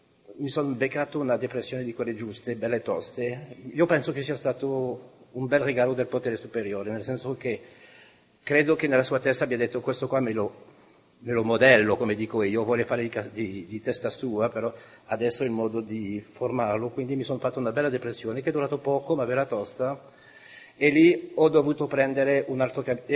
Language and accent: Italian; France; Italian is a second language; essendo francese, un po' del sangue di Robespierre, Rousseau, Voltaire, eccetera, eccetera, c'era nel mio sangue, c'è tuttora.